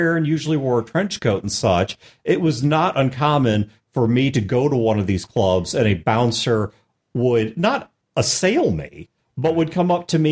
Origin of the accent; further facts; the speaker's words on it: Midwest, United States; also born or lived in Albuquerque, United States; But even talking about being in Albuquerque, look, I'm from the Midwest.